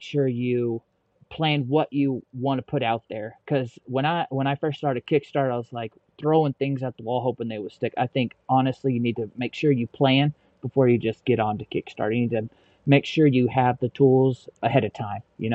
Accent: Magazine, Arkansas, United States; I grew up in Arkansas, went to school at a little tiny 964, population town called Magazine, Arkansas.

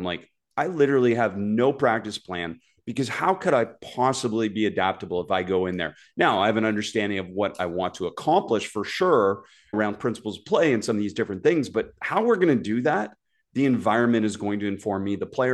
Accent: Toronto, Ontario, Canada; I'm a Jays fan. I grew up in Toronto.

